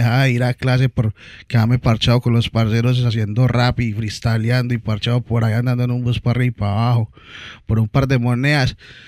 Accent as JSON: {"language": "Spanish", "country": "Colombia", "moved": "yes", "lives_now": "Miami, United States", "said": "Yo aquí en Miami, yo con la necesidad de estar, pues yo viajé, ya salí de Colombia y me di con la necesidad pues de como de estar bien en contacto con la gente de Colombia"}